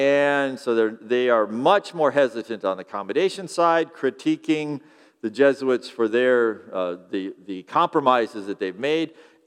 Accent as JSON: {"language": "English", "region": "Amish country", "country": "United States", "tie": "born or raised there", "said": "I grew up in Amish country"}